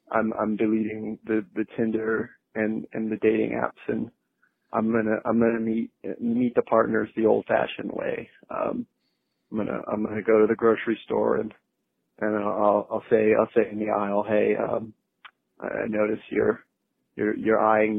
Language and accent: English; West Coast, United States; I'm sorry, I'm from the West Coast, but can I say y'all?